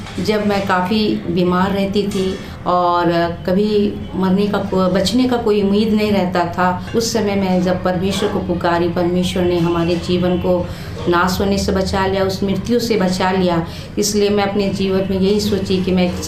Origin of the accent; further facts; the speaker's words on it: Jharkhand, India; और मैं झारखंड की रहने वाली हूँ।